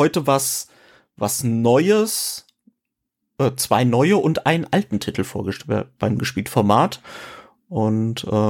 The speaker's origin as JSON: {"language": "German", "town": "Frankfurt", "region": "Hesse", "country": "Germany", "said": "Genau, ich kann das auch als Frankfurter bestätigen."}